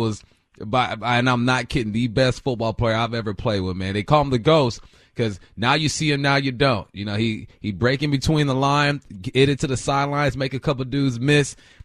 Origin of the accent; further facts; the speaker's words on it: California, United States; I'm from Cali, you from Michigan.